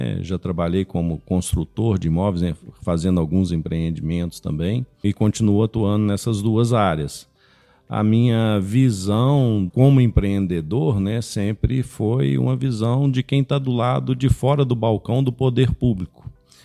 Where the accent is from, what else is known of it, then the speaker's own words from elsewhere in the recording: Brazil; A gente, como brasileiro, a gente sempre reclama muito da corrupção